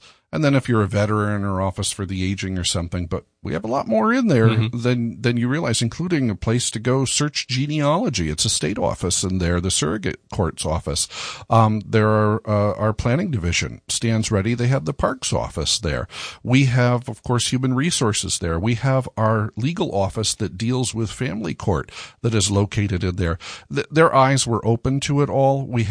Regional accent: New York, United States; I remember, I grew up in Sullivan County.

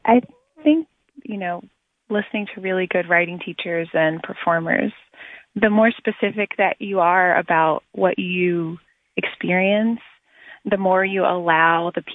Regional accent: the South, United States; So I'm from the South, and I think sort of we have a reputation as being very polite and very socially conscious.

